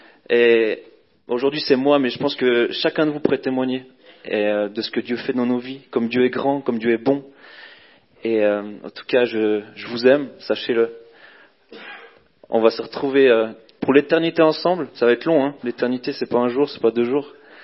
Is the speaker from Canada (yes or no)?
no; Fribourg, Switzerland; comme je pense que vous l'avez pu comprendre. J'ai grandi dans la Gruyère.